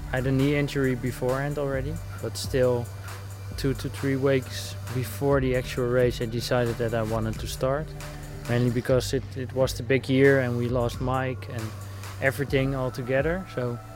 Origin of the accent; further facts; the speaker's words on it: Netherlands; English is a second language; I'm from the Netherlands